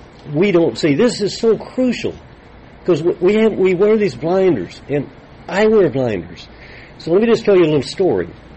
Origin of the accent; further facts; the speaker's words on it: Texas, United States; So I talked about how these myths had shaped me growing up in West Texas.